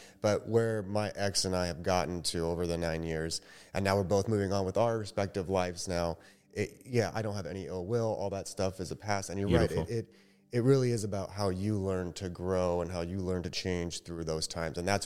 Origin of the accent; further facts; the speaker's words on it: California, United States; Born and raised California, but I was born in Northern California, East Bay.